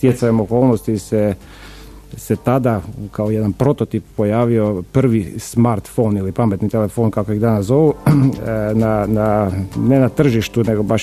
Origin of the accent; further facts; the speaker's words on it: Pula, Istria County, Croatia; moved away as an adult; now in Zagreb, Croatia; ja sam iz Pule, brat, ja sam iz Pule, da. Ja sam došao u Zagreb na studij, ne, dakle to je bilo 89.